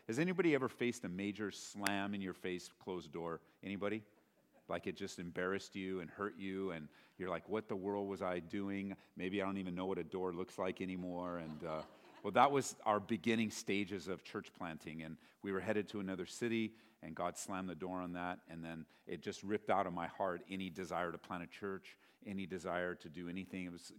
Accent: Aurora, Colorado, United States; I am from Aurora, Colorado.

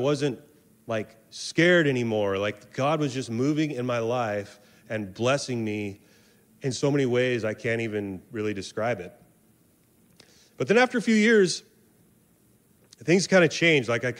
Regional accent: Seaside, United States; We moved back here. I grew up in Seaside, but we moved back to the area here.

